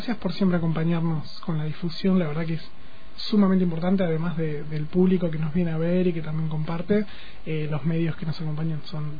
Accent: San Martín de los Andes, Neuquén, Argentina; now in General Roca, Argentina; yo no soy de Roca, vine de San Martín de los Andes

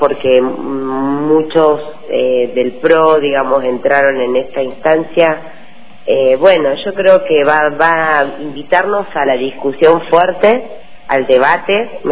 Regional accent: Allen, Río Negro, Argentina; mi felicidad mayor estuvo en recuperar el municipio de Allen. La verdad que viví la jornada en mi pueblo

